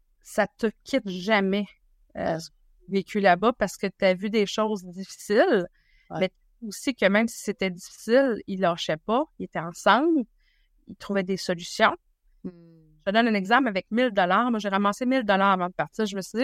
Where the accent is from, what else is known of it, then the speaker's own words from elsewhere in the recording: Quebec, Canada; J'avais jamais voyagé de ma vie. Je viens de la Gaspésie.